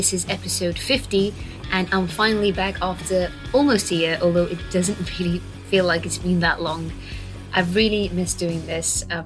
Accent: Gibraltar; also born or lived in Czech Republic; I was born in Gibraltar, a tiny peninsula, which is on the southern coast of Spain. And I was born in the sun. I was raised on the beach and had quite a comfortable life.

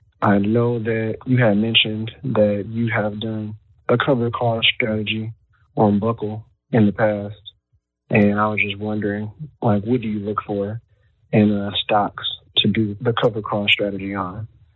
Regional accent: Michigan, United States; I'm from Michigan.

